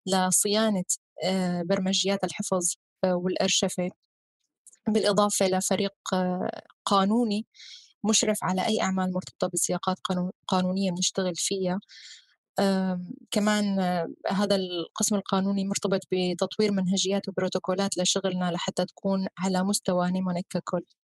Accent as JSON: {"language": "Arabic", "country": "Syria", "said": "حتى نحن كسوريين صرنا نسمع أسماء مناطق ما كنا بنعرفها من قبل"}